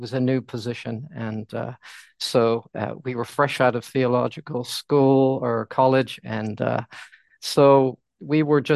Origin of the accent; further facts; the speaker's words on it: United States; now in United Kingdom; No, I am American, although my wife is English, and we moved here in 1988.